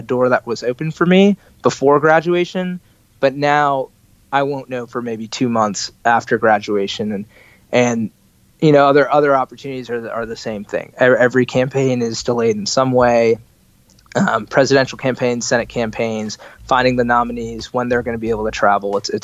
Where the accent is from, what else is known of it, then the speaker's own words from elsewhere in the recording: Virginia, United States; And I made it to the University of Virginia just because, you know, I'm from Virginia.